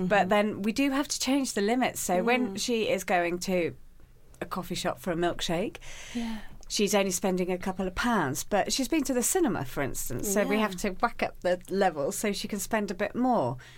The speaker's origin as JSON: {"language": "English", "region": "London", "country": "United Kingdom", "said": "I'm also from Southwest London. So I have two children."}